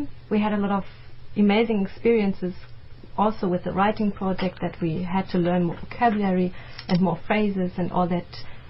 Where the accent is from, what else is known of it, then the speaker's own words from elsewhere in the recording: Germany; English is a second language; I am from Germany.